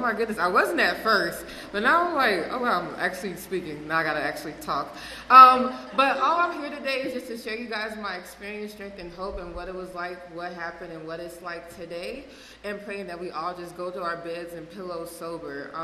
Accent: Chicago, Illinois, United States; now in Los Angeles, United States; I am from Chicago. I live in LA now, but I'm from Chicago, the suburbs, born and raised.

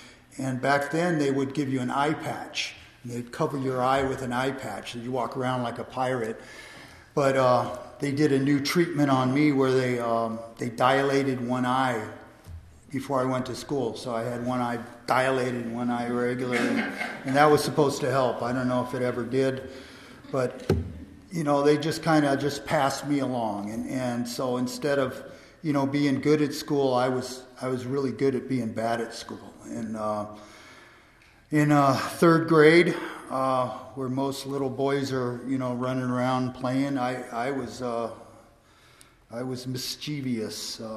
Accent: Columbus, Ohio, United States; I grew up, I was born in Columbus, Ohio, on Columbus Day. My parents were married on Columbus Day. I come from a very famous Italian family

